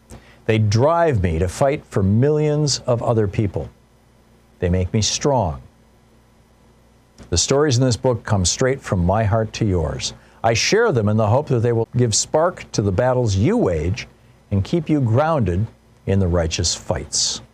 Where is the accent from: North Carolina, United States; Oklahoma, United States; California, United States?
Oklahoma, United States; I grew up in Oklahoma, the baby girl in a family of boys.